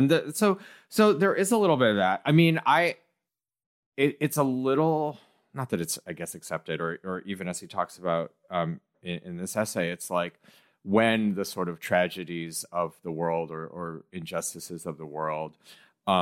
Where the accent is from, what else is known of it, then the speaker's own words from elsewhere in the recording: Midwest, United States; I grew up in the Midwest and like, engaged with a lot of this type of white culture